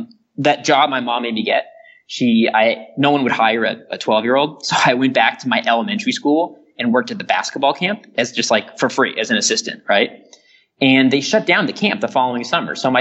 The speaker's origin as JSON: {"language": "English", "town": "Los Angeles", "region": "California", "country": "United States", "tie": "born or raised there", "said": "And I grew up in Los Angeles, and I grew up very fortunate."}